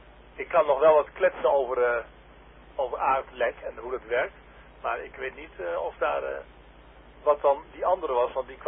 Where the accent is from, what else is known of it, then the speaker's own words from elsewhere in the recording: Haren, Groningen, Netherlands; uit Haren.